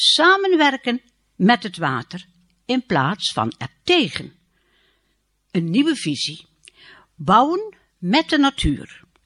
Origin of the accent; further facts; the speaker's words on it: Netherlands; Voortdurend zijn wij Nederlanders in gevecht met dat water.